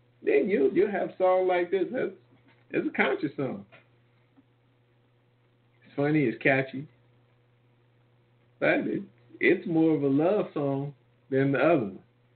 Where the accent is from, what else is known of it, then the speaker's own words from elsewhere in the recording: United States; It's just like, yeah, we're Americans. I'm American. I'm American.